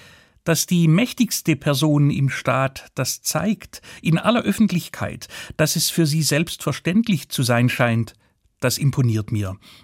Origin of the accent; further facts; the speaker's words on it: Germany; ich bin als Deutscher stolz, dass sie dabei so konsequent gewesen ist